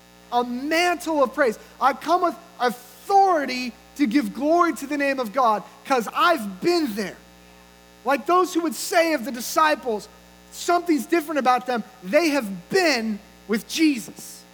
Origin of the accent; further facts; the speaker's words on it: Redding, California, United States; in my hometown of Redding and many of the other areas around California